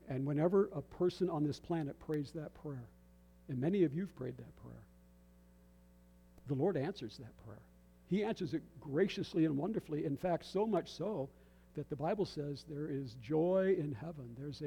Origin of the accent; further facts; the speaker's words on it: Moss Grove, Pennsylvania, United States; born there; I was born in Moss Grove, Pennsylvania.